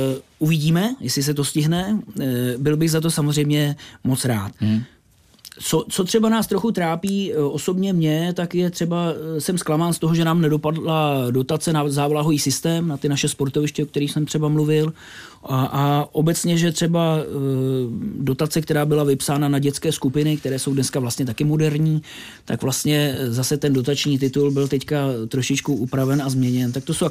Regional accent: Borohrádek, Hradec Králové Region, Czechia; Ano, já jsem se narodil v Hradci Králové, kde jsme žili asi do jednoho roku mého života, což si samozřejmě nepamatuju, a pak už jsem vlastně Borohrádečák.

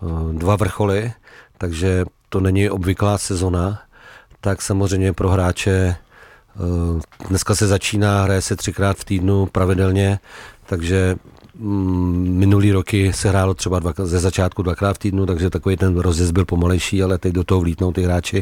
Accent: Karlovy Vary, Karlovy Vary Region, Czechia; protože jsem z Karlových Varů, mám daleko na Moravu

